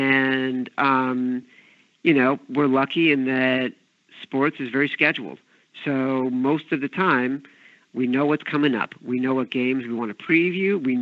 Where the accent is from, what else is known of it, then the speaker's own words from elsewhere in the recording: Illinois, United States; You know, the Cubs were in the World Series last year, and I grew up outside Chicago.